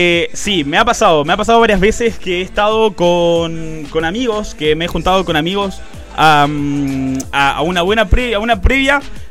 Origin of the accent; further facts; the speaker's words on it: Argentina; como la gente sabrá también, soy argentino y allá es totalmente diferente